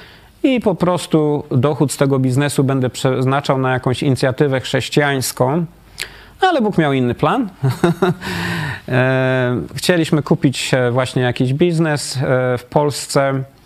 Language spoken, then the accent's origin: Polish; Wrocław, Lower Silesian Voivodeship, Poland; Mimo to, że ja jestem z Wrocławia, żona z Gdyni, jednak zdecydowaliśmy, że przyjedziemy do miasta, gdzie nikogo nie znamy.